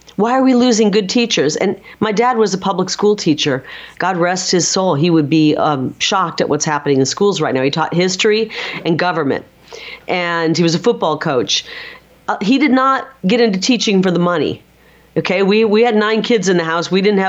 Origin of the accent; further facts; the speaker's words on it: Midwest, United States; And I'm from the Midwest.